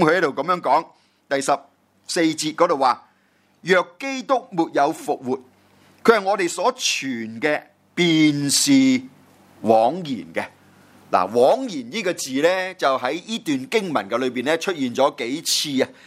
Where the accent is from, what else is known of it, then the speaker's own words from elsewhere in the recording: Guangdong, China; 我们广东人呢，就很明白这句的意思了